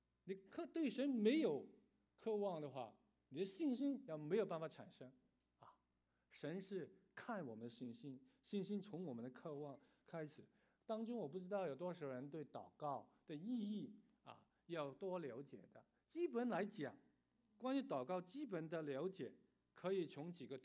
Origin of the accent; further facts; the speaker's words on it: Canada; Chinese is a second language; also born or lived in Hong Kong; 虽然我爸爸是山东人，但是我妈妈是广东人啊。我在香港出生，我在加拿大长大，所以我的国语不灵光